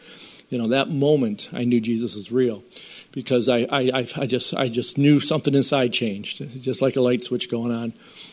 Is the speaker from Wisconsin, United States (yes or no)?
no; Illinois, United States; Well, I was raised in a small town northwest of Chicago. And it just so happens they were from the very same town. They moved to that town after I'd already moved out, you know.